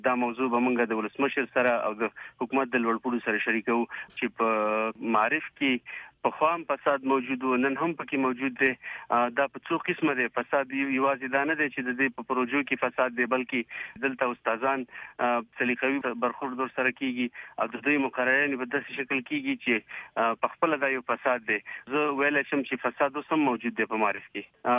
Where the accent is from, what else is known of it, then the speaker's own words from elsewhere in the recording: Kunar, Afghanistan; زه د کونړ ولایت د یو بچی په حیث باندې دا ویلی شم